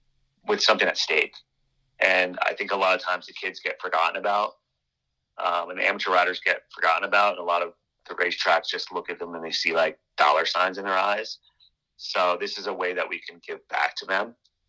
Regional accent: Northeast, United States; I'm from the Northeast

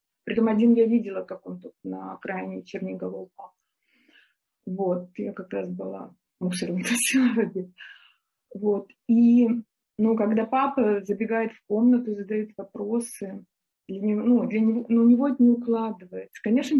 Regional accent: Moscow Oblast, Russia; born there; мы русские, я родилась там в Подмосковье, папа, я сказала, сибиряк.

